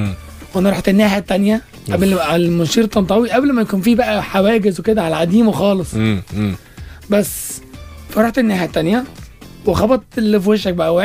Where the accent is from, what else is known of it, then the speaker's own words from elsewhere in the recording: Saudi Arabia; كنت انا اتولدت وعشت في السعوديه اصلا طول عمري في السعوديه